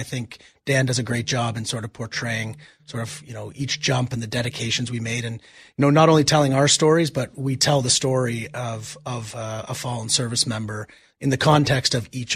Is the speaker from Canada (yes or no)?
yes; Canada; And again, I'm from Canada.